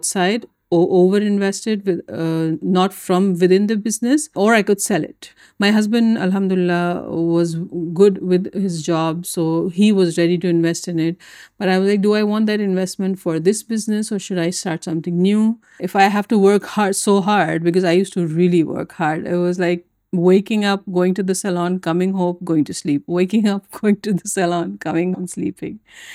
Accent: Jeddah, Makkah Province, Saudi Arabia; moved away as an adult; also born or lived in India; now in Dubai, United Arab Emirates; So I was born and brought up in Saudi Arabia, Jeddah to be specific. I did my schooling there. Then I went to India to do my BBA and my MBA. Then I got married and I moved to Dubai.

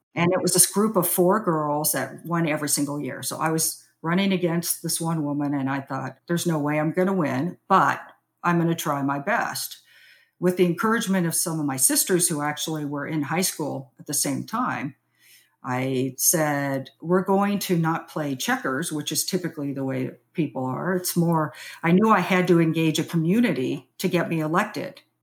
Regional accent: California, United States; And I grew up in Southern California.

